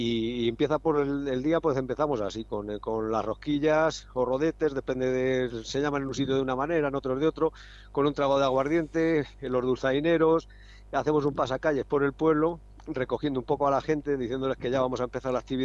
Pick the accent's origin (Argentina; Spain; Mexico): Spain; Cañizares, Castilla-La Mancha; nosotros es que como somos de Cañizares, en Cañizares nos llaman el pueblo de los cuchareros.